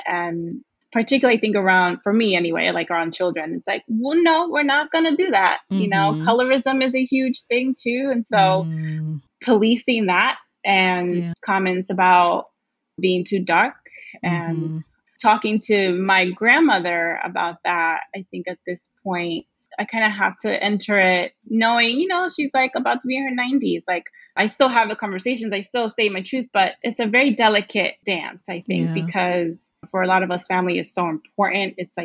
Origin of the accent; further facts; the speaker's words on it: Brooklyn, New York, United States; I grew up in Brooklyn. I grew up in really just diverse and very nurturing kind of communities.